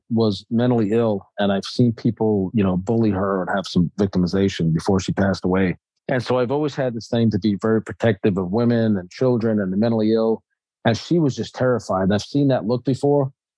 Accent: New York, United States; I'm from the streets. I'm from New York.

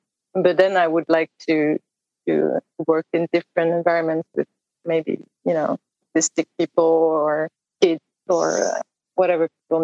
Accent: Provence-Alpes-Côte d'Azur, France; Not far from where I moved recently in Aix-en-Provence. It's the Provence, south of France, a very tiny village as well.

